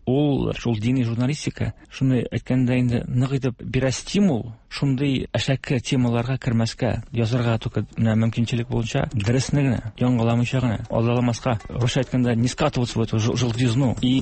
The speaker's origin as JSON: {"language": "Tatar", "town": "Tatarskaya Kargala", "region": "Orenburg Oblast", "country": "Russia", "tie": "born or raised there", "said": "Мин үзем Тобыштан Оренбург ягында Татар Саракташы дигән авылда. Кичкенә авыл, 3 класс авылда бетеп, күрше Васильевка дигән урыс авылына җыелган мәктәпкә."}